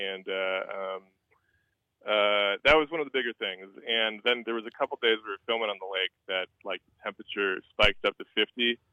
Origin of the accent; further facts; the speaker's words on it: Tomah, Wisconsin, United States; I grew up in Toma, much bigger town. We don't have a movie theater.